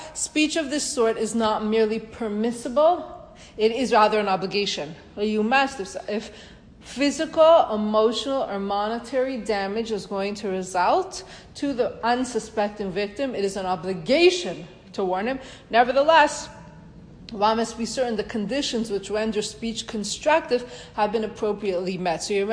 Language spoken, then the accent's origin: English; Toronto, Ontario, Canada; When I grew up in Toronto, we lived near a ravine.